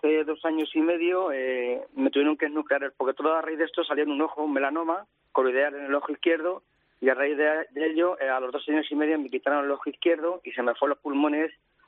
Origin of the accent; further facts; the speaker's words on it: Alcalá de Henares, Community of Madrid, Spain; andar por la noche un poquito por Alcalá de Henares, que soy de Alcalá de Henares, pues ahí voy.